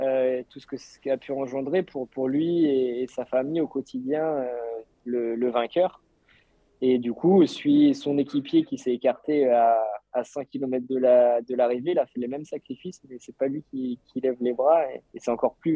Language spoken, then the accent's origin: French; France; Après, je suis français, c'est peut-être pas très objectif